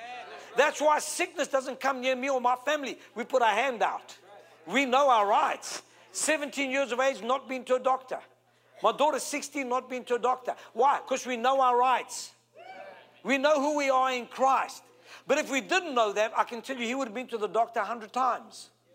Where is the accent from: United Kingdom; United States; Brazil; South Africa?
South Africa; I'm from South Africa. I've been in the Kruger National Park and other parks.